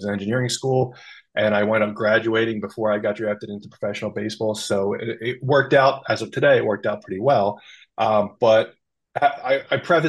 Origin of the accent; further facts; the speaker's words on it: Philadelphia, Pennsylvania, United States; There's not a whole lot of professional athletes that come out of where I grew up in Philly.